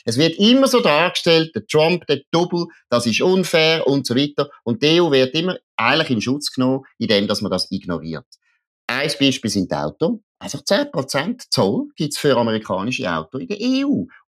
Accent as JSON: {"language": "German", "country": "Switzerland", "said": "Und da auch als Schweizer kann man sich noch nicht zurücklehnen"}